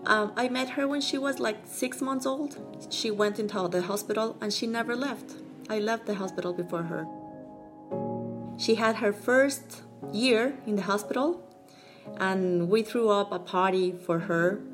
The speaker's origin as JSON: {"language": "English", "town": "Quito", "region": "Pichincha", "country": "Ecuador", "tie": "born or raised there", "second_language": "English", "said": "I grew up in Quito. My father is from El Carchi, which is a northern province."}